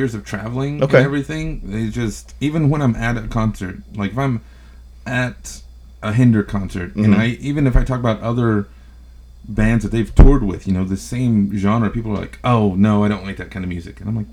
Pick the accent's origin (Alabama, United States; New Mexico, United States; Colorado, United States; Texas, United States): Texas, United States; But, you know, we're in West Texas. I'm from West Texas.